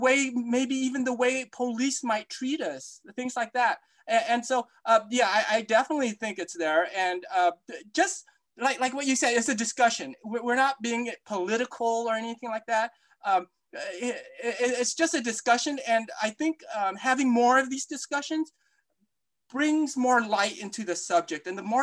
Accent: Aurora, Colorado, United States; I was a kid growing up in Aurora, Colorado in the 80s. Man, that was like about 5 Asians in that whole school.

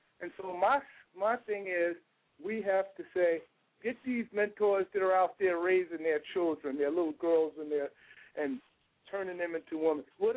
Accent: New York City, New York, United States; I'm from the Bronx, New York. I was abandoned by both parents, mom and dad. I was raised in foster care

